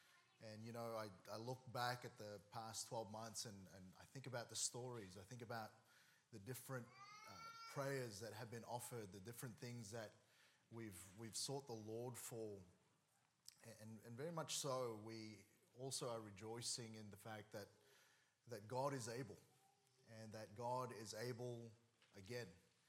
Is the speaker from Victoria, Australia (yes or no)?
no; Sydney, New South Wales, Australia; I grew up in Sydney and I had the privilege of living in different places there